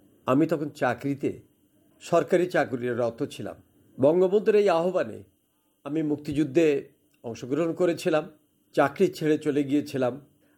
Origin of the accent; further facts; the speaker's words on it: Bangladesh; আমি যত বড় হয়েছি ততই জেনেছি আমার এই পূর্ব বাংলা, এই বাংলাদেশ 1948 সাল থেকেই তার অধিকারের জন্য লড়াই করছে